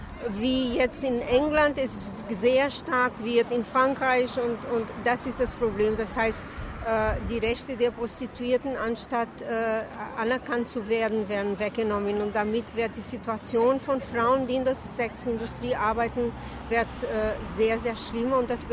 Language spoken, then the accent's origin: German; Brazil; German is a second language; now in Germany; Ich komme aus Brasilien und lebe in Deutschland.